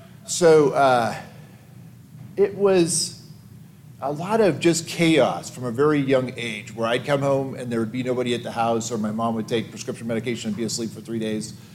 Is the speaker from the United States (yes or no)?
yes; Washington, United States; I'm originally from Southwest Washington State on the coast. I come from a huge Irish Catholic family.